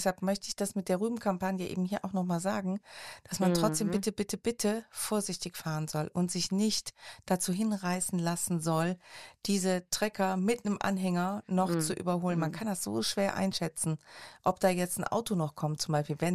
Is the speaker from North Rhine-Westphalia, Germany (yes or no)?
yes; Heinsberg, North Rhine-Westphalia, Germany; Ich komme ja aus der Heinsberger Ecke.